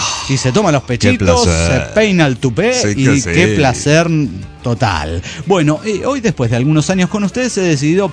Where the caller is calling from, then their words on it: Córdoba, Argentina; de Córdoba, Argentina.